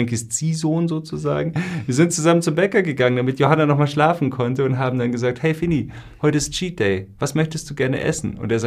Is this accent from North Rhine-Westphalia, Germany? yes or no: no; Augsburg, Bavaria, Germany; Jedes Jahr bin ich dort in Augsburg, eines der schönsten Theater meiner Tour, das Parktheater im Kurhaus in Göggingen, in meiner Heimatstadt.